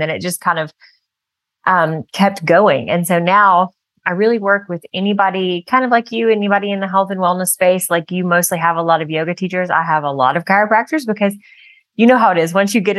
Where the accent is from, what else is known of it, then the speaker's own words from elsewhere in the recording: Alabama, United States; I'm not I'm not from here. Just my husband's from the area, and that's how we ended up here post-military. Like I said, I'm from Alabama.